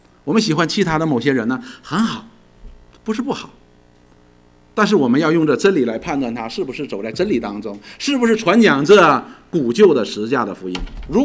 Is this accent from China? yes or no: yes; China; 当天现在我们回到中国，我们都是中国人，我们都爱我们大陆的弟兄姊妹。